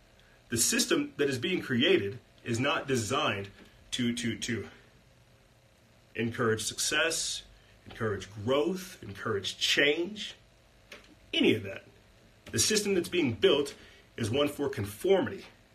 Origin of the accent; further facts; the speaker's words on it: South Carolina, United States; I come from South Carolina. I come from the swamps.